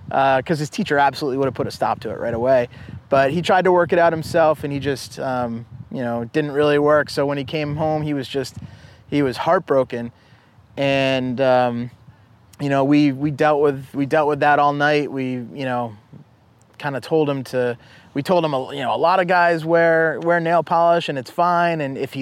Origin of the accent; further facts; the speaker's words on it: Norton, Massachusetts, United States; I grew up in Norton, Mass, and my dad was a town official.